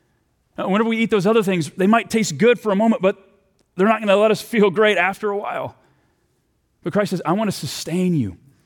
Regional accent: the South, United States; Okay, I'm from the South.

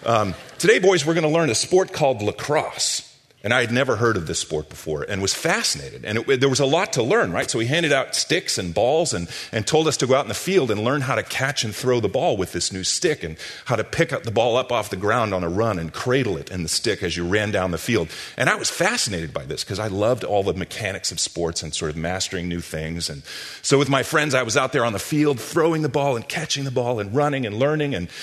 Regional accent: Massachusetts, United States; I grew up in Massachusetts, just about 10 miles from what was then called Schaefer Stadium, where the Patriots used to play.

